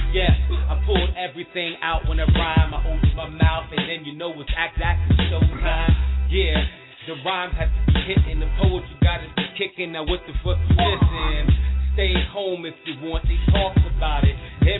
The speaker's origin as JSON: {"language": "English", "town": "Philadelphia", "region": "Pennsylvania", "country": "United States", "said": "So from Philadelphia."}